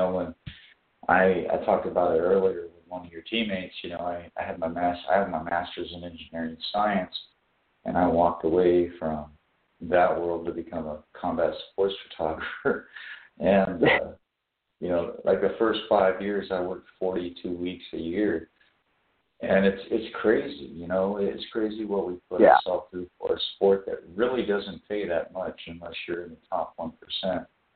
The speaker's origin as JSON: {"language": "English", "region": "West Coast", "country": "United States", "moved": "yes", "said": "I'm originally from the West Coast, and I moved out to the Midwest 24 years ago"}